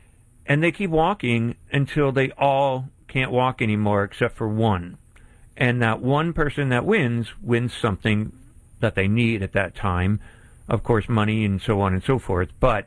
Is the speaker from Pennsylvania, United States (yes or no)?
yes; Pennsylvania, United States; And not only because it happened in my hometown. And it's based on true, real facts. That even made it more scary in terms of that it happened in my area, up in Pennsylvania, actually.